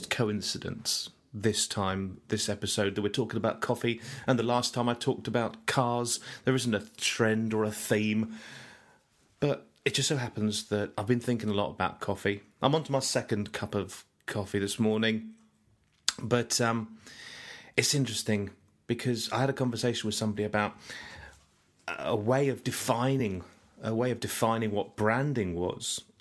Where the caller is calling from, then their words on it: United Kingdom; Now, traditionally, the British people, because I'm calling from Britain